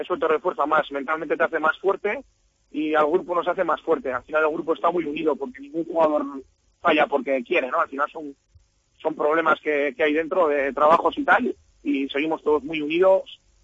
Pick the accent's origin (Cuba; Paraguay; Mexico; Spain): Spain; Basque Country; Al final, no soy de aquí, soy del País Vasco